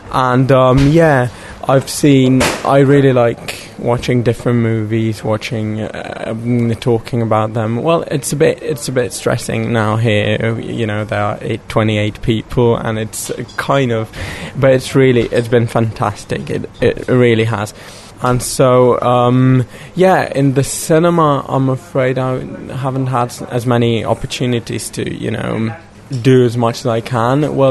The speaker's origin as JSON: {"language": "English", "country": "Slovenia", "second_language": "English", "said": "I'm 19 years old and I'm from Slovenia, so I'm representing Slovenia in this project."}